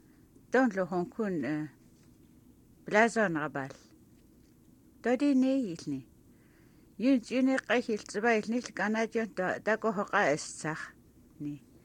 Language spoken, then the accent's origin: English; Huslia, Alaska, United States